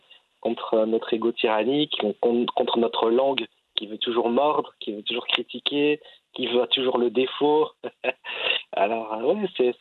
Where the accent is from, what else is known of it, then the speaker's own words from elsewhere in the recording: Belgium; born there; je suis né en Belgique, j'ai eu une éducation à l'école laïque et j'ai eu une éducation traditionnelle islamique à la maison, moderne, mais traditionnelle quand même.